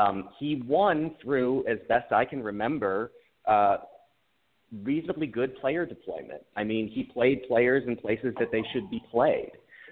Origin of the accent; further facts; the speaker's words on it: St. Louis, Missouri, United States; now in Chicago, United States; Okay, so the short setup for this is I grew up in St. Louis. I live in Chicago now.